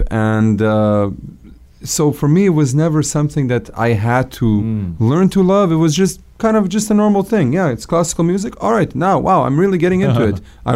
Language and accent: English; Serbia; I grew up in Serbia. Serbia is a basketball crazy country.